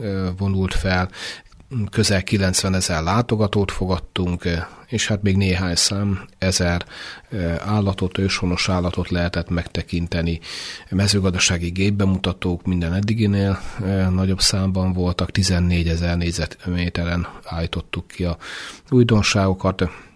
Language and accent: Hungarian; Karcag, Jász-Nagykun-Szolnok, Hungary; én 1963-ban születtem Karcagon, tehát karcagi nagykun családból származom, és jogászként végeztem 87-ben. Utána a szülővárosomba hazajöttem, és azóta is, hát egészen mostanáig ott élek, és nem is költöztem